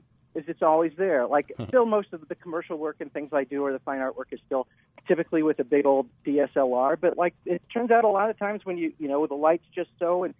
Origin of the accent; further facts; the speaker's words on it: Midwest, United States; now in Colorado, United States; I grew up in the Midwest and moved out here.